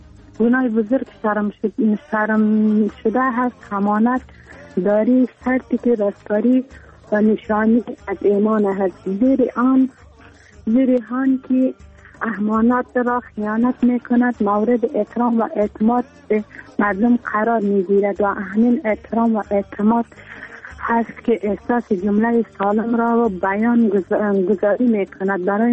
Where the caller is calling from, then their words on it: Faryab, Afghanistan; از ولایت فاریاب ولسوالی پشتان